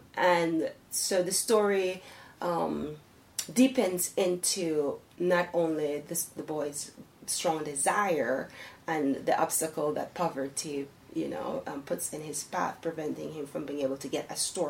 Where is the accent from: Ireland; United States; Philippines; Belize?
Belize; first language Belize Creole; English is a second language; So my first language is Belize Creole, and it is the lingua franca of Belize. But however, English is the official language. I learned to read in English, to write in English.